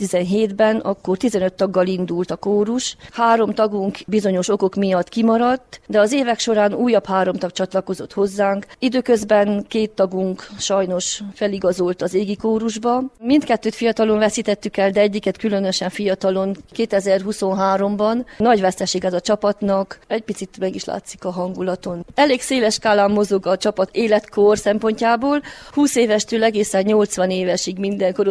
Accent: Racu, Harghita, Romania; now in Siculeni, Romania; csikrákosi szülött, Madéfalván élek, a munkám szülőfalumhoz köt, itt tanítok, immár 90 óta

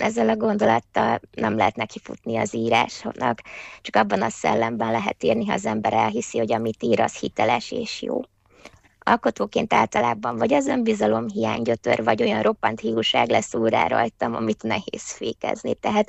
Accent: Budapest, Hungary; also born or lived in Székelykeresztúr, Romania; Budapesten nőttem fel, de erdélyi gyökerekkel rendelkezem. 8 éves koromig Székelyföldön éltem, Székelykeresztúron.

